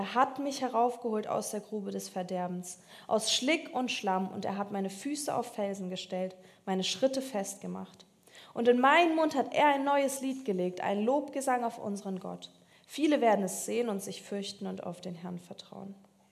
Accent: Baltic coast, Germany; Da war ich in meiner Heimat an der Ostsee

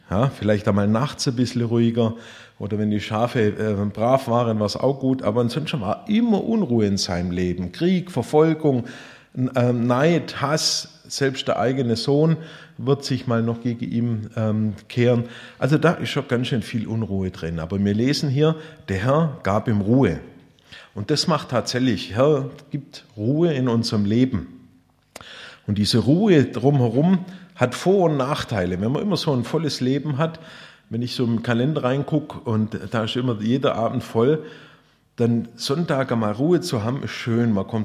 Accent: Baden-Württemberg, Germany; wir sind sowieso als Schwabe so Häuslebauer

